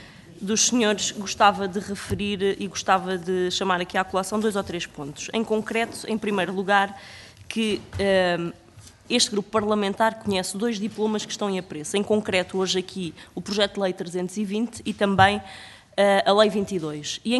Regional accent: Guarda, Portugal; eu sou do Distrito da Guarda, eu não conheço nenhuma junta de freguesia que tenha diretor de secretaria no meu distrito

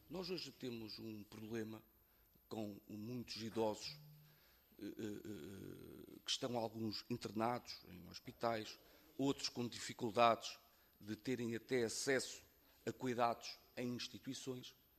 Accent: Estarreja, Aveiro, Portugal; Sou de Estarreja, bem perto de Valdecâmara.

